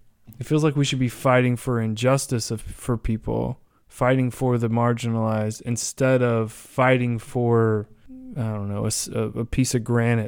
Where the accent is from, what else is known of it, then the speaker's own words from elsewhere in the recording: Oklahoma, United States; You're from Mississippi, Bentley, and we're all from Oklahoma. I'm still in Oklahoma.